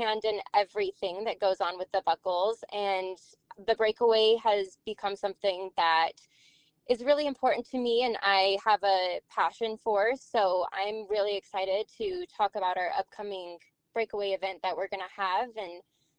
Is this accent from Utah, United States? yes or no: yes; Utah, United States; Yeah, so I am born and raised in Utah.